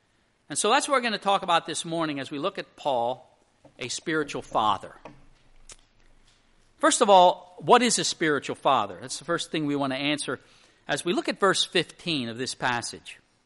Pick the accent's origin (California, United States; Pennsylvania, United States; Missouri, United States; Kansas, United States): Pennsylvania, United States; Emmaus; When I was growing up in the Slovak community in Emmaus